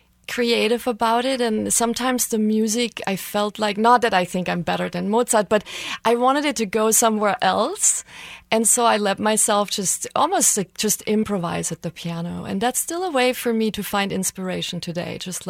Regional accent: Germany; I grew up in Germany, and my father was a singer.

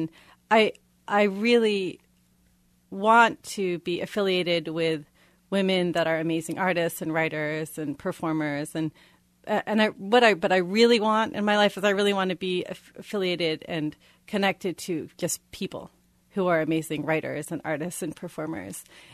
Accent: United States; And I identify with her as a woman, and I am an American

